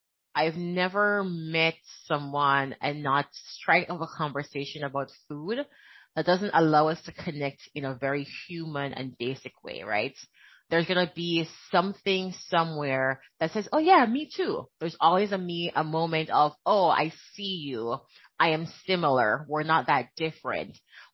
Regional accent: Jamaica; now in United States; And even though I am Jamaican, living in America, Caribbean, I want him to understand African-American food waste because he is Black American, right?

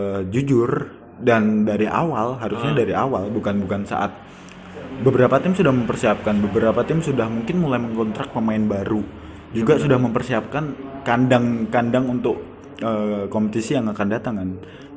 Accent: Java, Indonesia; Iya, aku wong Jawa, bro

